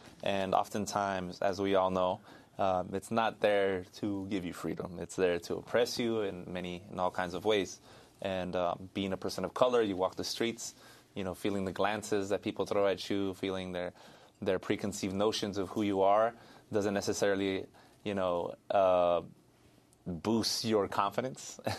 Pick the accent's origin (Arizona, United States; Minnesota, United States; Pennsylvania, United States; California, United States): California, United States; La Mirada; I grew up in La Mirada, which is right on the border of L.A. County and Orange County.